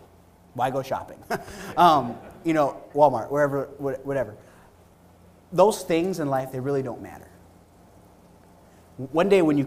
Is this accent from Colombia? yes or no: no; Canada; because I'm from Canada, and Tim Hortons is the way to go.